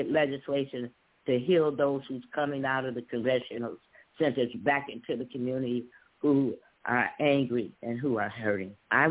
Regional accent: Chicago, Illinois, United States; I was born and raised in Chicago. I did most of my things in Chicago.

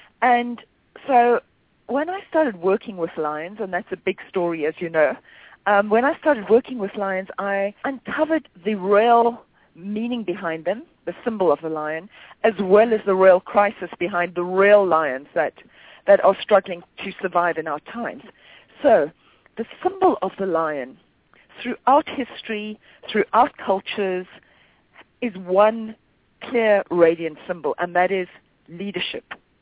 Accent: South Africa; Well, my childhood was growing up in South Africa, which was in the state of apartheid at that time

